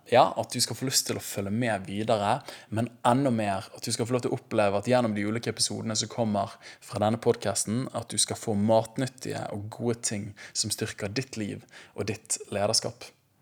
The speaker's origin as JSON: {"language": "Norwegian", "town": "Bergen", "region": "Vestland", "country": "Norway", "tie": "born or raised there", "said": "Vi, både meg og min kone, er oppvokst i Åsene, bydel utenfor Bergen. Vi er skikkelig bergensere, men vi er ekstra glad i Åsene bydel, og vi synes det et veldig fint sted."}